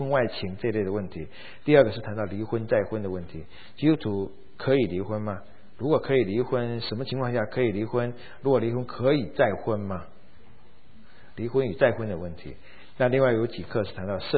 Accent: China; 在日本人的这种社会关系当然是属于亚洲民族，跟我们中国人有点像

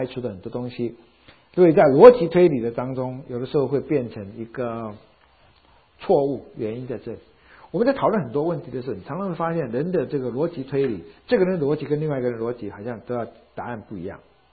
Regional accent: China; 在我们中国人的思维方式来讲呢

